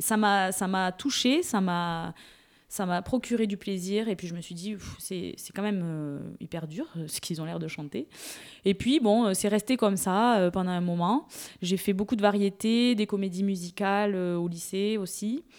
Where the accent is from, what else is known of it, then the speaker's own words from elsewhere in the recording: Cassagne, Occitanie, France; also born or lived in Toulouse; Je viens de Toulouse. Enfin, je suis née à Toulouse. Mais je viens plus précisément de plus près des Pyrénées. Un petit village qui s'appelle Cassagne, qui n'est pas loin de Salis-du-Salat.